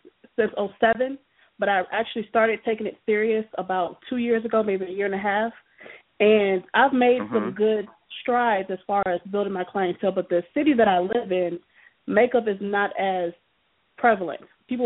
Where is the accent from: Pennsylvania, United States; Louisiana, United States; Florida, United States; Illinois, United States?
Illinois, United States; I'm from Chicago. Well, I'm from a small city outside of Chicago.